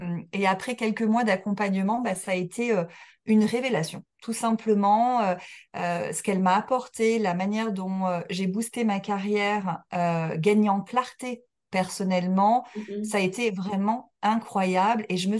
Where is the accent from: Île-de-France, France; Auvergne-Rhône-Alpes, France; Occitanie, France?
Occitanie, France; Montpellier; je suis française, montpelliéraine